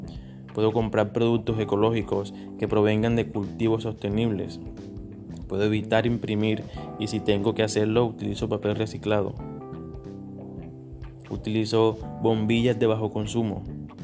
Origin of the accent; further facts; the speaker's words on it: Cartagena, Bolívar, Colombia; Nosotros, como ciudadanos cartageneros y como ciudadanos colombianos